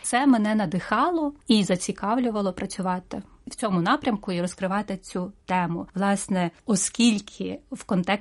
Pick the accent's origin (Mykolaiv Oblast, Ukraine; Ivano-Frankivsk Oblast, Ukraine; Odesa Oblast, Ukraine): Ivano-Frankivsk Oblast, Ukraine; Ivano-Frankivsk; born there; Я народилася в місті Івано-Франківськ